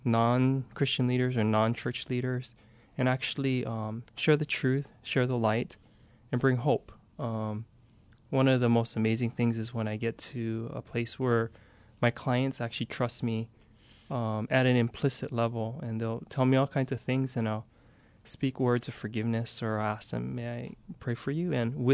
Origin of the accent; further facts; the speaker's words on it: Nuuanu Valley, Hawaii, United States; So for me, born and raised, Nuuanu Valley.